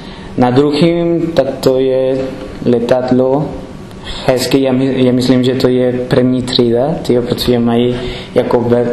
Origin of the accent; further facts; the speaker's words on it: Lima, Peru; Czech is a second language; Takže, já jsem z Peru, protože už jsem říkal jméno z hlavního města.